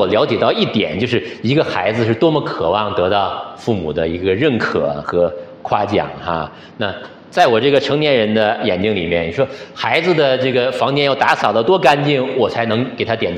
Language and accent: Chinese; Northeast China, China; 那我自己从小是在东北，我们在部队的大院里边长大的哈。